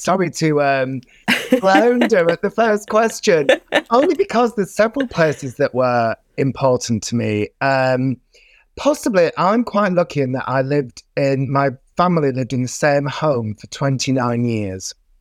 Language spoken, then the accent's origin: English; Bolton, North West England, United Kingdom; now in London, United Kingdom; But in terms of somewhere that defined me, I would probably pick my childhood home in Bradshaw, Bolton.